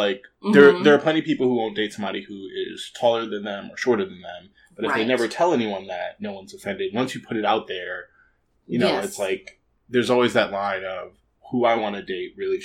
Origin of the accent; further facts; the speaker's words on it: New York City, New York, United States; And I'd be like, I'm a New Yorker. It's like, where are you from? New York.